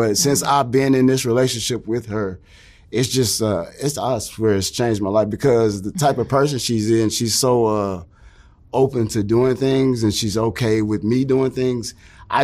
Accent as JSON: {"language": "English", "town": "Lake Charles", "region": "Louisiana", "country": "United States", "lives_now": "Los Angeles, United States", "said": "It's called Lake Charles, Southwest Louisiana."}